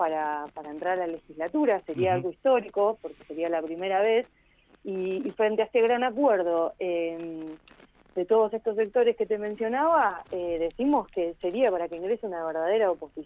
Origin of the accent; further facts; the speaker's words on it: Bariloche, Río Negro, Argentina; Fui antes candidata en el Consejo acá en Bariloche. Yo soy de Bariloche